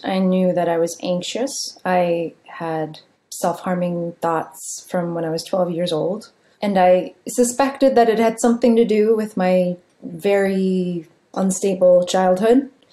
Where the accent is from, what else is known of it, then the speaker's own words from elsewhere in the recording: San Jose, California, United States; I grew up in San Jose, California, in a immigrant community. My family was comfortably middle class.